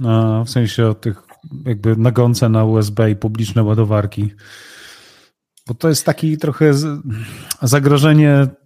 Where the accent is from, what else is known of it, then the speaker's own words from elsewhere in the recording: Warsaw, Masovian Voivodeship, Poland; Ja jestem z Warszawki